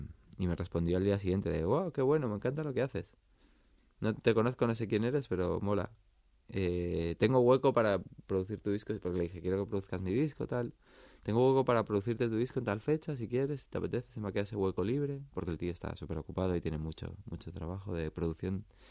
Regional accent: Spain; Venimos de España, vamos a México

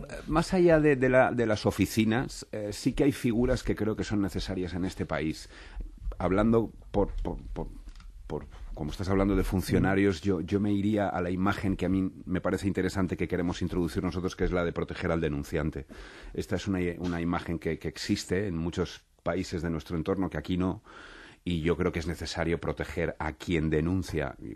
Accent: Valencian Community, Spain; Yo como valenciano, que he vivido la actualidad política de mi tierra día a día

